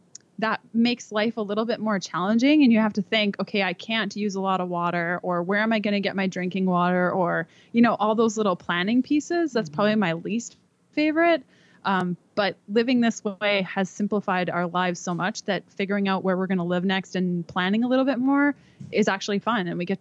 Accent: Canada; We're from Canada. I need cooler climate.

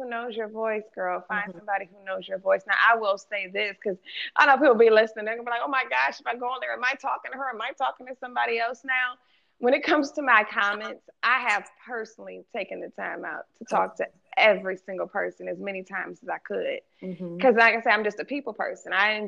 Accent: Detroit, Michigan, United States; now in Atlanta, United States; I shouldn't say home. I live in Atlanta, my hometown of Detroit.

